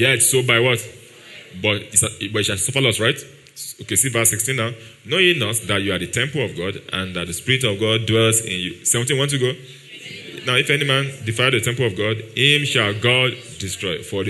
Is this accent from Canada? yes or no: no; Nigeria; accent: Yoruba; I shall use my Yoruba accent to pronounce it at times.